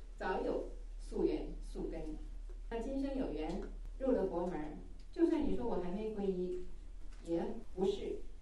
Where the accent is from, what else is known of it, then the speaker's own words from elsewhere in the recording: Tianjin, China; 那是哪人呢？咱们天津人。